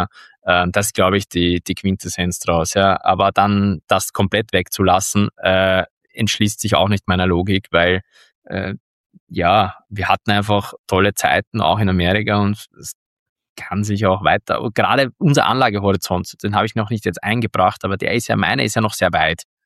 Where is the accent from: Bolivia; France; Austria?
Austria; bin ich Österreicher, Europäer